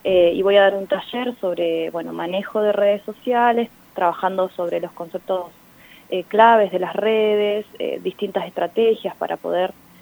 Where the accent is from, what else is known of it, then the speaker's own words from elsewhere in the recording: Chos Malal, Neuquén, Argentina; now in Neuquén, Argentina; Bien, mira, yo soy de Chosmalal, estoy viviendo en Neuquén hace ya 8 años. Me vine a estudiar